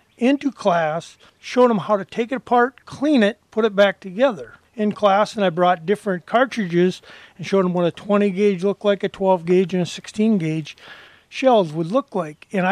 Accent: Willmar, Minnesota, United States; Well, when I was growing up, we'd go to school in the morning, we'd go duck hunting.

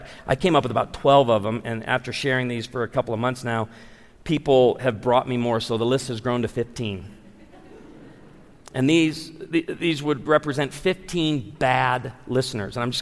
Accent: Branson, Missouri, United States; I'm from Branson, we minister to a lot of senior adults

